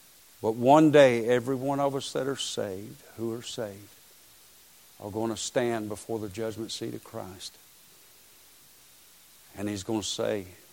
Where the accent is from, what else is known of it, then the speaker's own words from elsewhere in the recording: Waycross, Georgia, United States; I was raised in Waycross